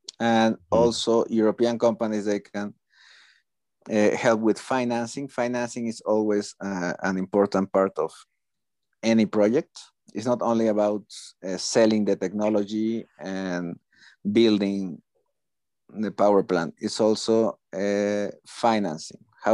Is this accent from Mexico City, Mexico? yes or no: no; Veracruz, Mexico; born there; English is a second language; And that they do something in Mexico is also it's my country. I was born in Veracruz.